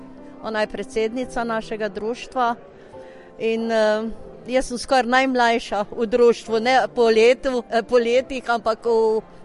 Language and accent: Slovenian; Krško, Lower Sava, Slovenia; Smo iz Krškega, sem iz Krškega, ampak smo iz vseh strani, iz okolice Krškega.